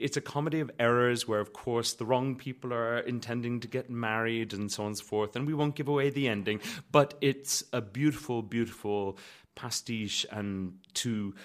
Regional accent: Connacht, Ireland; I'm a baritone from Connemara

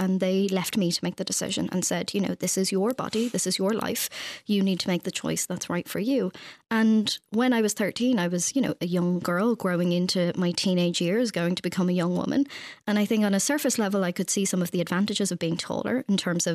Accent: Finglas, Leinster, Ireland; also born or lived in Navan; We grew up in Finglas and then moved out to Navan in County Meath, where it was not where you lived, but how you lived

